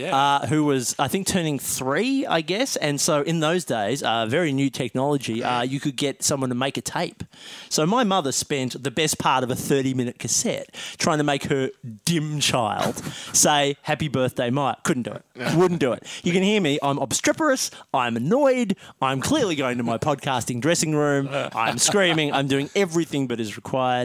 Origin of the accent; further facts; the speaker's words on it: Brisbane, Queensland, Australia; Like I come from Brisbaneite.